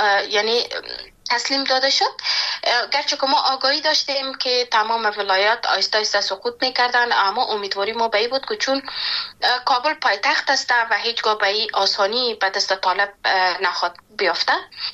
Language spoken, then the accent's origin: Persian; Panjshir, Afghanistan; born there; با پنچیر برام و جایی که من زادگاهم است